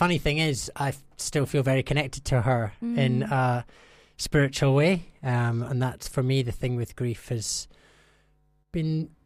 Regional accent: Scotland, United Kingdom; I'm from Scotland, so there was a bit of cultural differences as well.

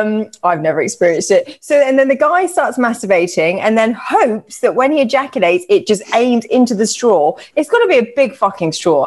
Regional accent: Birmingham, West Midlands, United Kingdom; maybe I'm just going, I'm from Birmingham

